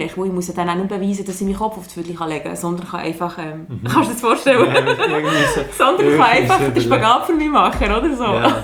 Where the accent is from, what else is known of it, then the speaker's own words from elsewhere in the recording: Wabern, Bern, Switzerland; wo eben unser Wabern, wo ich aufgewachsen bin, noch bei Bern ist.